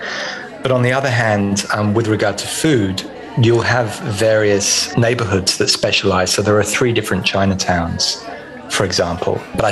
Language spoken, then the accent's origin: English; Australia; accent: Australian; moved away as an adult; now in Paris, France; I came from Australia 20 years ago, and I'm now a professor of philosophy at the American University of Paris.